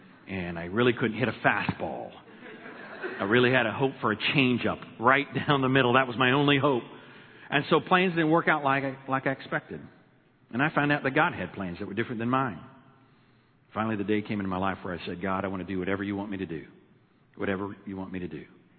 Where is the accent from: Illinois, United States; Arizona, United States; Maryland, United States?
Illinois, United States; I'm from Illinois, but the St. Louis region.